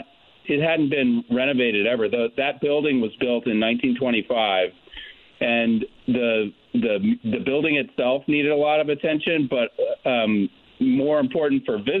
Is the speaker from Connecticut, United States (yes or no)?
yes; Connecticut, United States; I'm not making this up, but I grew up in Connecticut, too.